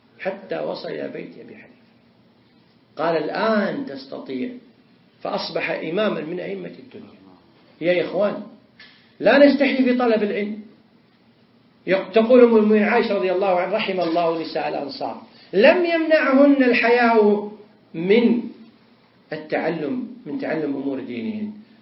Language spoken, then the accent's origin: Arabic; Kuwait; حتى بعض الناس يكرر كلمة معروفة عندنا في الكويت